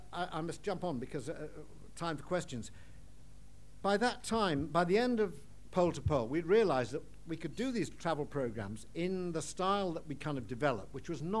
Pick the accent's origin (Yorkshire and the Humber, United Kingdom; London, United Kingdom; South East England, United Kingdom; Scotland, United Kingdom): Yorkshire and the Humber, United Kingdom; Sheffield; since I read about explorers when I was a kid growing up in Sheffield.